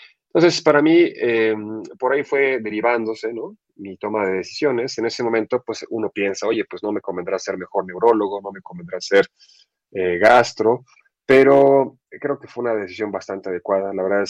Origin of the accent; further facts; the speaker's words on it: Mexico; nosotros hoy en día como cultura mexicana